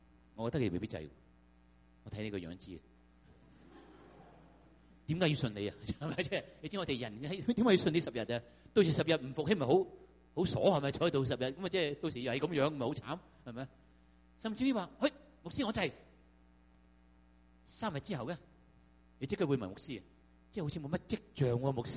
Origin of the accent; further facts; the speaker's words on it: Hong Kong; 即系我哋香港人咧，好心急嘅，知唔知啊？